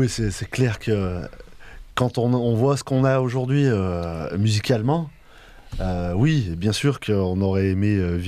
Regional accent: Bellignat, Auvergne-Rhône-Alpes, France; also born or lived in Oyonnax; Moi, je suis de Bélignac quand même.

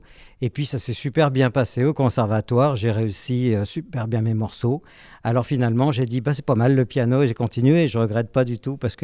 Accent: Bourg-en-Bresse, Auvergne-Rhône-Alpes, France; born there; Je suis né à Bourg-en-Bresse, ici, comme vous. Et puis, j'ai 62 ans.

